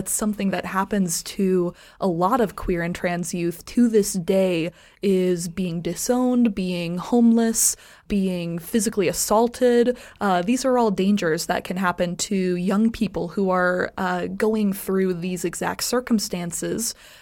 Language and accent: English; Colorado, United States; But I will say that I was growing up in Colorado, so a lot of the scenery is based off of my memories